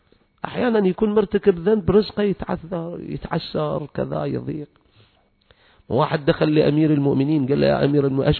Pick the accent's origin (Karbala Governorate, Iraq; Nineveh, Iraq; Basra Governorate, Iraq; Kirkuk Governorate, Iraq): Karbala Governorate, Iraq; Karbala; احنا هناك بالفرات عندنا بكربلاء والنجف نسمع المثل شكل ثاني